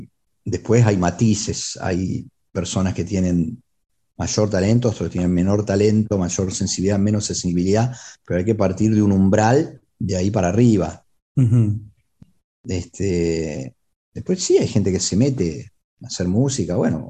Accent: Santa Fe, Argentina; born there; Santa Fe, donde yo nací, era una ciudad otrora, estamos hablando de hace 60 años atrás

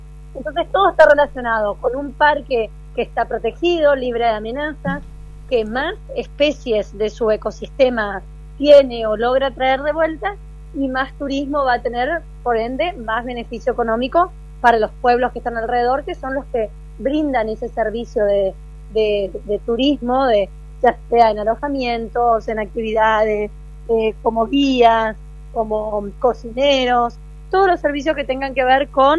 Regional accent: Northeast Argentina, Argentina; Somos muy los correntinos, los chaqueños

